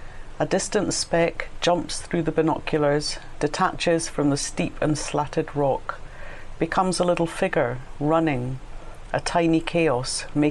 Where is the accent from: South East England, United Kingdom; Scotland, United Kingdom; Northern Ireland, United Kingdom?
Scotland, United Kingdom; Glasgow; now in Orkney, United Kingdom; I'm not native-born Orcadian. I was born in Glasgow, and my idea of landscape when I was growing up, it was, you know, the high mountains, Ben Lomond, and the west coast of Scotland.